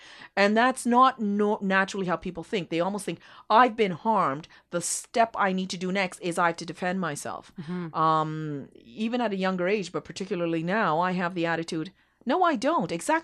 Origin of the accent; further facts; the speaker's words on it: Montreal, Quebec, Canada; born there; and I was born in Montreal.